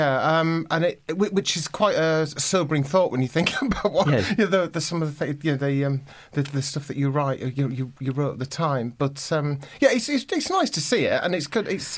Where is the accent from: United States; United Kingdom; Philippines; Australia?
United Kingdom; Wetwang, Yorkshire and the Humber; I grew up most of my life in Wetwang, yeah.